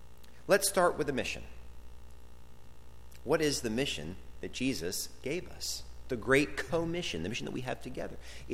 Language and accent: English; Ware Shoals, South Carolina, United States; I didn't have to defend his faith growing up in Ware Shoals, South Carolina.